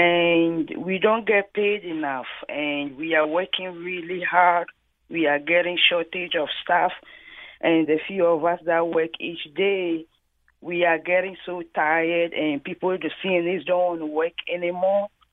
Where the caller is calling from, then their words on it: Danbury, Connecticut, United States; I'm calling from Danbury, and I work as a CNA